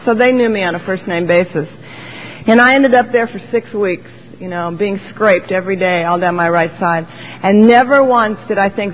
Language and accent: English; Los Angeles, California, United States; I'm born and raised in West L.A. I drank there. I couldn't move when I drank, so I couldn't go anywhere. I never got out of West Los Angeles.